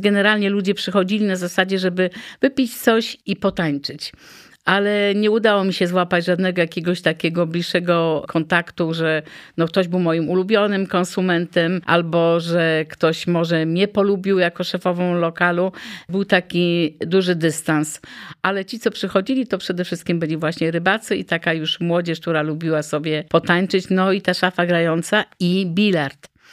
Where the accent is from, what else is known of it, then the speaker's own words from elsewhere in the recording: Gdańsk, Pomeranian Voivodeship, Poland; born there; now in Świbno, Poland; Urodziłam się w Gdańsku, właściwie w centrum miasta, więc przyjazd do takiej miejscowości jak Świbno wydawał mi się bardzo miejscem smutnym.